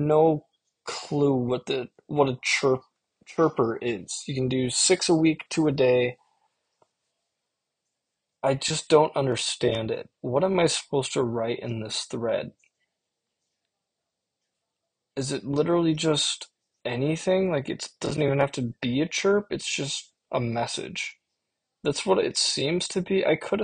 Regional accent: Minnesota, United States; The Minnesota Monarchs is interesting as a Minnesotan.

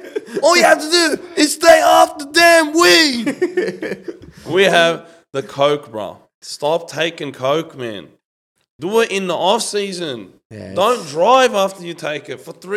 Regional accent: Redfern, New South Wales, Australia; I lived in Redfern. I grew up in Redfern. My grandparents still live there.

